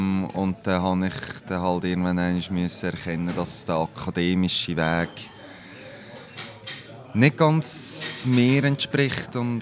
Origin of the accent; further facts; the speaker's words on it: Central Switzerland, Switzerland; Ja, ich bin 29, bin in der Zentralschweiz aufgewachsen, auf einem Bauernhof